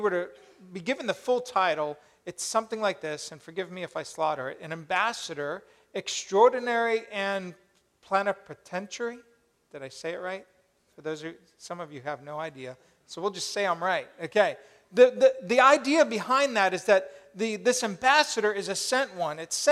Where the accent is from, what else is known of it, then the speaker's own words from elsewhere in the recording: Colorado, United States; But I grew up in Colorado, so I miss the majesty of the Rocky Mountains, the plains